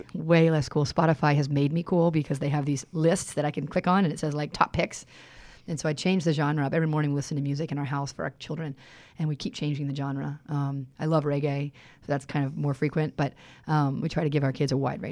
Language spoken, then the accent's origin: English; New Hampshire, United States; I'm from New Hampshire